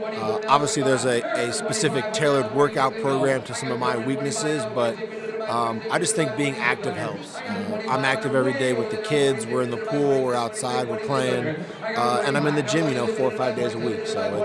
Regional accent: Florida, United States; No posters, but growing up in South Florida, I was a big Marlins fan.

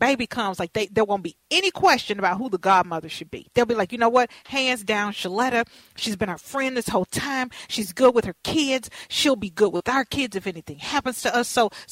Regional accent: Texas, United States; now in Minneapolis, United States; I'm from Texas, so I know good barbecue. When I tasted, that was literally the best barbecue I've had in the Twin Cities since I left the Lone Star State.

